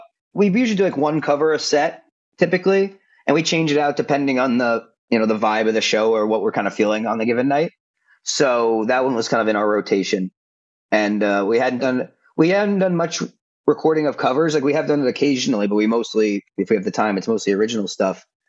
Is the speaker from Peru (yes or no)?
no; Asbury Park, New Jersey, United States; he was in a band called … that I grew up from in Asbury Park that I grew up really liking.